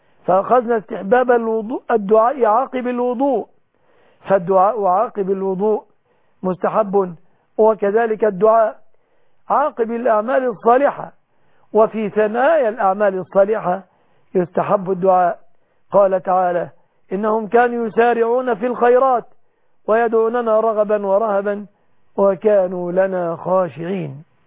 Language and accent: Arabic; Egypt; بلادنا مصر